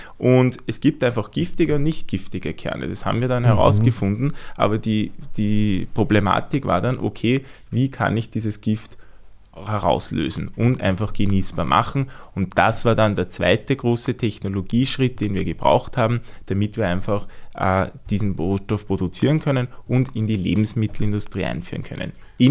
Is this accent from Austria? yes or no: yes; Lower Austria, Austria; wie man vielleicht hört auch von meinem Akzent, ich bin aus Österreich und zwar aus Niederösterreich.